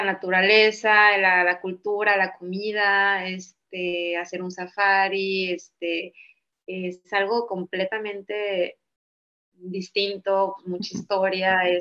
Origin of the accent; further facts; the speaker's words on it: Mazatlán, Sinaloa, Mexico; also born or lived in Guadalajara; yo nací en Guadalajara y toda mi familia es de Guadalajara. Pero viví toda mi vida en Mazatlán y estudié la carrera en Guadalajara. Entonces estoy como muy dividida entre, yo me siento más sinaloense y yo crecí ahí y es, pues, es mi casa y ahí están mis papás.